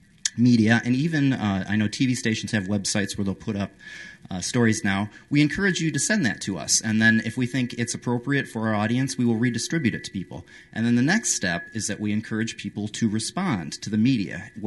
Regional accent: Chicago, Illinois, United States; I'm from Chicago.

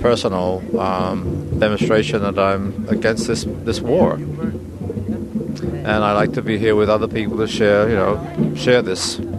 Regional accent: England, United Kingdom; I was a child of war. I was brought up in England, and I was 9 years old in 1939 when the war broke out there.

